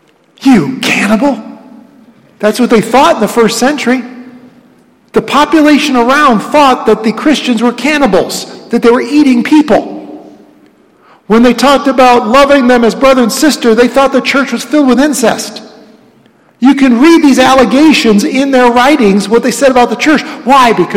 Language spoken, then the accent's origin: English; England, United Kingdom; Those are British terms. Even though we're English, we don't get it.